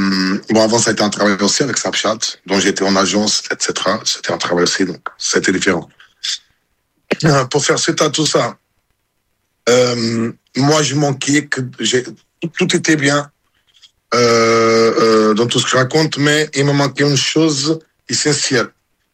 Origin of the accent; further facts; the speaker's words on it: Meda, Guarda, Portugal; now in Paris, France; quand je suis parti de Portugal pour la France, je suis parti de Meda, de 5000 habitants, pour Paris, on parle de 500 000.